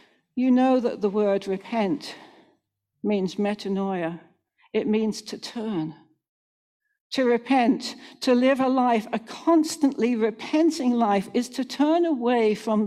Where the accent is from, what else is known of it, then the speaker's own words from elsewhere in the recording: Buffalo, New York, United States; I grew up in St. Philip's, Buffalo.